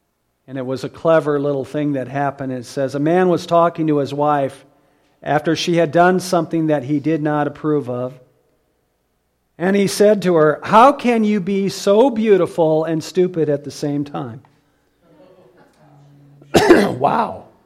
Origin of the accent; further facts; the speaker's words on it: Iowa, United States; now in Blue Lake, United States; I grew up in the Midwest. I grew up in Iowa in the cornfields. When I get up in the morning now, I look out my window and I don't see corn stalks.